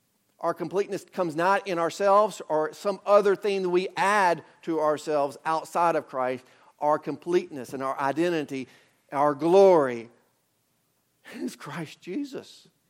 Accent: Arkansas, United States; I didn't say I am a Arkansan, I'm an American, I'm a Razorback fan, I'm a father, I'm a son, I'm all these things.

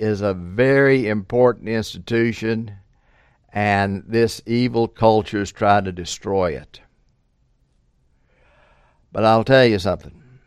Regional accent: the South, United States; I'm a Southerner, so I don't like the phrase indivisible in the Pledge of Allegiance.

